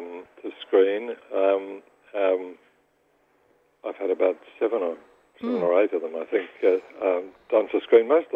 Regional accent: Victoria, Australia; I grew up in Victoria as a supporter of AFL

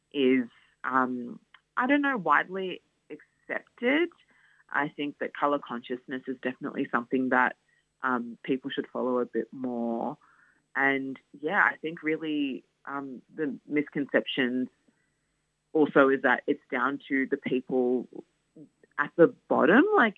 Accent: Nigeria; I'm Nigerian, and in a Nigerian household

